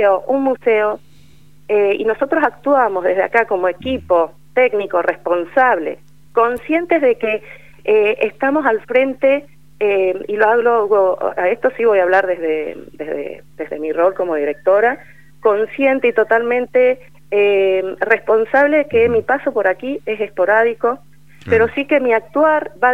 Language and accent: Spanish; Mendoza, Argentina; born there; Yo soy nacida en Mendoza.